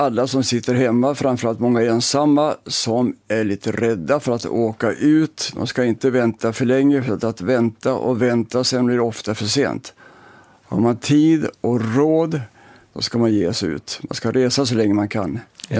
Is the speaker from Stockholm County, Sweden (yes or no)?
no; Ånge, Västernorrland County, Sweden; Jag var uppvuxen i Ånge, en köping mellan Sundsvall och Östersund.